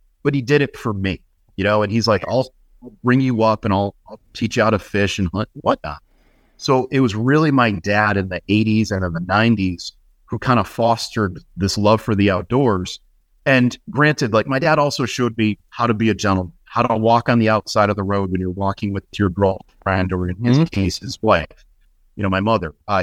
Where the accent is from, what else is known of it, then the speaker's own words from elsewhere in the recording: Bristol, Connecticut, United States; And the Barnes Nature Center in my hometown of Bristol, Connecticut, is a conservation center that's run by the Environmental Learning Centers of Connecticut.